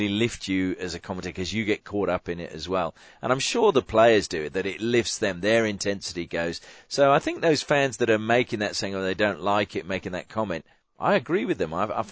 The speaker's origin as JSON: {"language": "English", "region": "England", "country": "United Kingdom", "tie": "born or raised there", "moved": "yes", "lives_now": "Australia", "said": "when I was growing up in England, where you've got football clubs, you know, all around the country, they are a reflection on that community."}